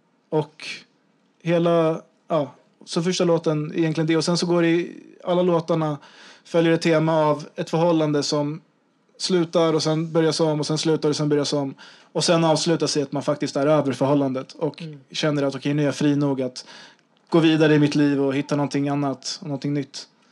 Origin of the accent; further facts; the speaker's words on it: Sweden; Jag är ju svensk liksom